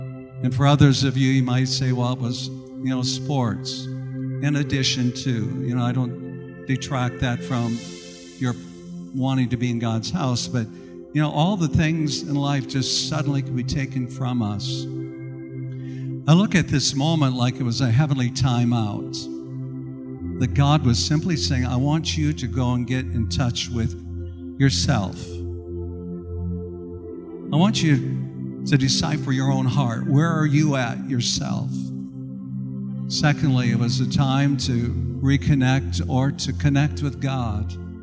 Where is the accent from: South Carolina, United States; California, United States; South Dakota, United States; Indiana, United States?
South Dakota, United States; When I was a youth in the youth department of the church that I grew up in out in South Dakota